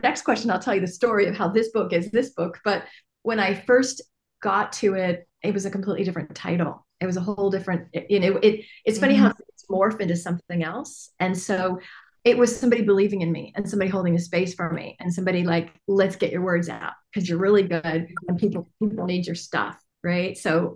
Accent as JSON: {"language": "English", "country": "Ireland", "said": "People, I'm Irish. I got the gift of gab, right?"}